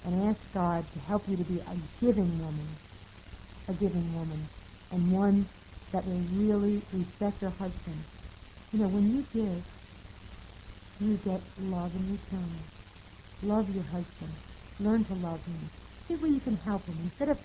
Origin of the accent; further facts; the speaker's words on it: New York, United States; I had to. I was from New York, and I didn't know how to cook beans with bacon in it